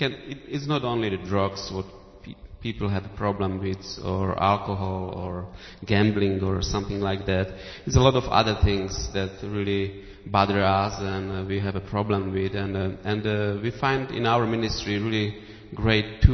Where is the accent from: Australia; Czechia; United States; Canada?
Czechia; English is a second language; I was born in Czech Republic, and I was raised there, and I grew up on the border with Poland and Slovakia, and I understand a little bit Polish and Slovakia and Russians, and I learned a little of English